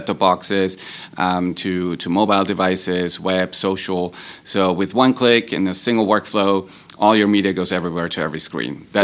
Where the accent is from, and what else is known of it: Austria; English is a second language